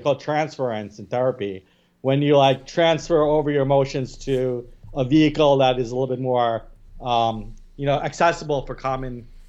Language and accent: English; New York City, New York, United States; born there; Yes. I was born in Staten Island.